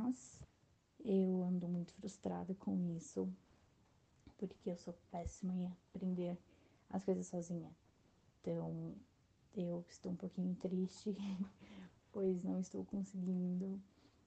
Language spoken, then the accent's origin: Portuguese; São Bernardo do Campo, São Paulo, Brazil; Eu sou de São Bernardo, uma cidade vizinha, do grande ABC, que não é interior.